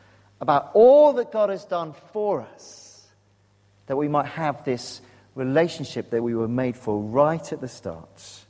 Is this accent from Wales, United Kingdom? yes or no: yes; Wales, United Kingdom; I love a good cry. I'm a Welshman. I can weep at most things.